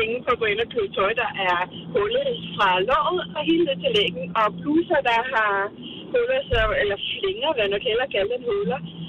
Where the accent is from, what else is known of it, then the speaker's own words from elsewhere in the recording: Brøndby, Capital Region of Denmark, Denmark; Ja, fra Brøndby.